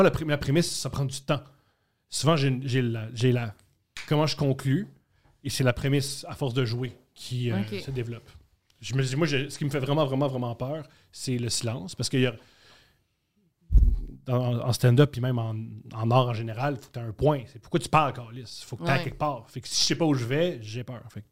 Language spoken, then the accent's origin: French; Montreal, Quebec, Canada; born there; Mais moi, je suis né à Montréal